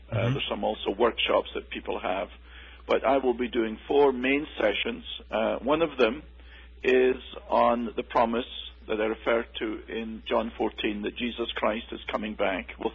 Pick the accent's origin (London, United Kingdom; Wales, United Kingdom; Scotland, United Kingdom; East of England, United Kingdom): Scotland, United Kingdom; now in United States; I come from Scotland, with the beautiful mountains and the glens and the sea.